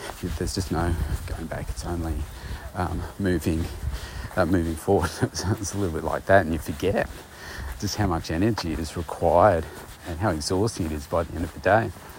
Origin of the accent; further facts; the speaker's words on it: Bendigo, Victoria, Australia; go back to my hometown of Bendigo and spend out the rest of my years there.